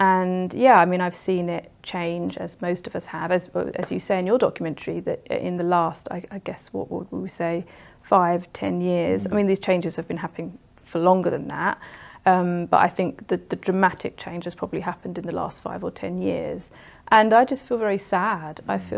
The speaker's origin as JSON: {"language": "English", "town": "Catford", "region": "London", "country": "United Kingdom", "tie": "born or raised there", "also_born_or_lived": "New Cross / Bromley", "said": "So I've grown up always in kind of South London area. So I think I was born in New Cross, and I've always lived sort of in sort of Catford, Lewisham area. I lived in Bromley, and now I live in Alpington. It's just slightly outside of in Bromley area. But all my family have lived in London."}